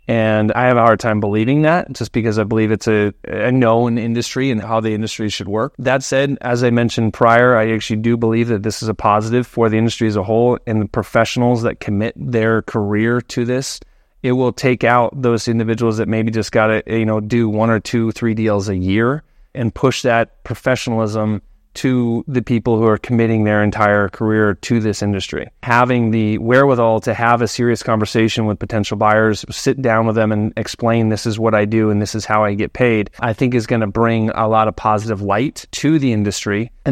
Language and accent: English; Vail, Colorado, United States; Born and raised in Vail